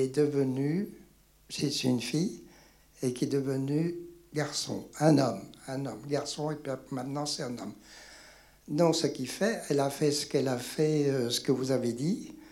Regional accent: Vietnam; je me présente … je suis vietnamien.

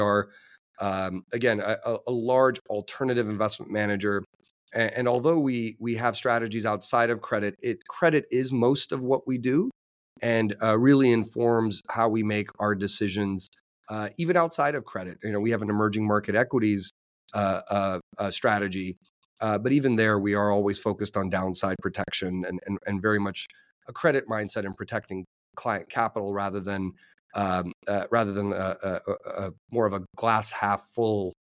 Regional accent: Los Angeles, California, United States; now in New York, United States; My history is after growing up in Los Angeles, I attended Stanford University

